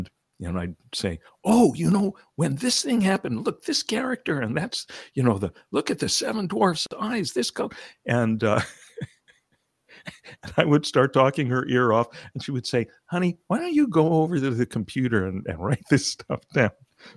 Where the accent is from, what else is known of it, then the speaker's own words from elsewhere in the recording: Westbury, New York, United States; I was a little kid growing up in Westbury, Long Island